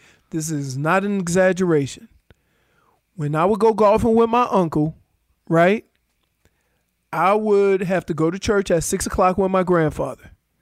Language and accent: English; Colorado, United States; So I was from Colorado, my whole high school.